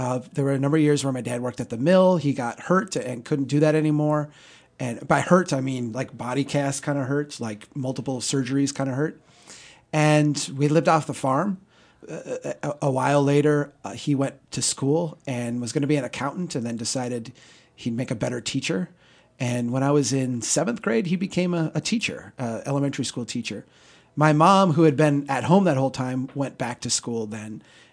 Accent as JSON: {"language": "English", "town": "Brainerd", "region": "Minnesota", "country": "United States", "said": "Well, I am from Brainerd. Brainerd's central Minnesota, the biggest city in central Minnesota, right?"}